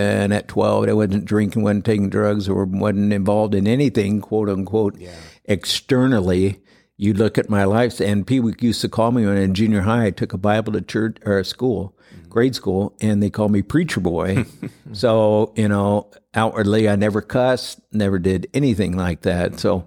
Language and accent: English; Topeka, Kansas, United States; born there; Well, born in Topeka, Kansas, and became a KU Jayhawk fan early.